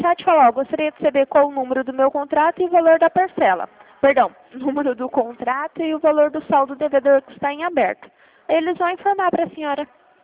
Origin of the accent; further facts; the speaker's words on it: Dourados, Mato Grosso do Sul, Brazil; Eu sou daqui de Dourados.